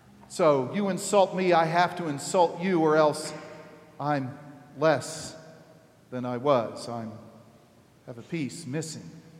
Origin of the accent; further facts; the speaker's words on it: Southern US, United States; but I'm from the South. We don't care about hockey.